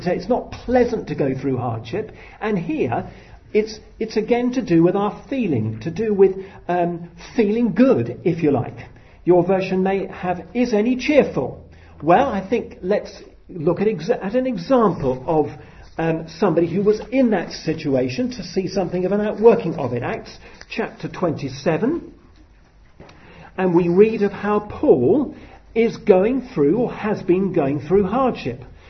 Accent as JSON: {"language": "English", "country": "United Kingdom", "said": "We're British, most of us. Thank God, not all of us, but most of us. And we are renowned for our stiff upper lip."}